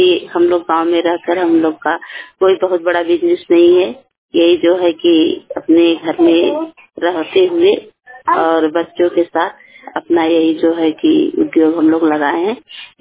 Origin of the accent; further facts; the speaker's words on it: Anekpur, Uttar Pradesh, India; मेरा गांव जो अनेकपुर चौरी ब्लॉक भदोही है।